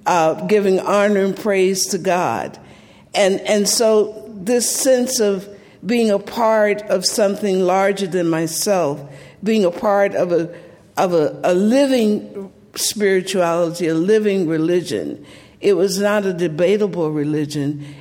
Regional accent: Columbus, Georgia, United States; How do I describe? I grew up in the heart of Southern apartheid

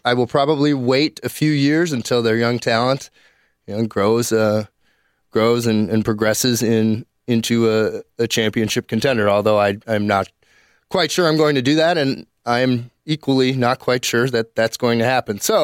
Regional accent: Phoenix, Arizona, United States; born there; I was born in Phoenix. I did go to high school there for 3 years.

